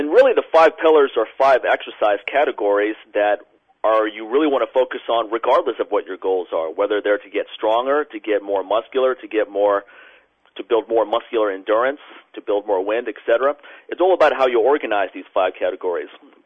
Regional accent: Washington, District of Columbia, United States; And then I'm returning to Washington, D.C., which is my hometown where I started my business, to do a course.

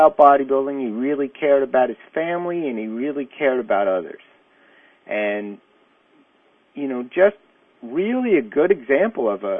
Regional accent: New York, United States; also born or lived in California; now in Oregon, United States; I grew up in New York, and I lived in California for a while and settled down in Oregon.

